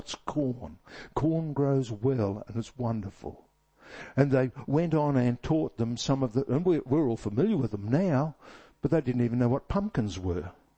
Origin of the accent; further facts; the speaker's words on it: Australia; because I'm an Aussie.